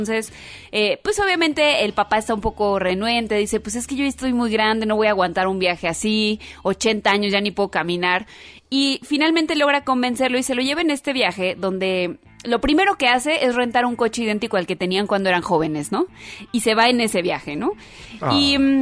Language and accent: Spanish; Mexico; born there; yo que nací en México